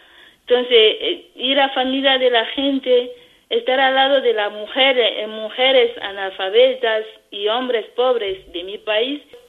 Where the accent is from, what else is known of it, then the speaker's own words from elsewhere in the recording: DR Congo; yo como congoleña y como hermanita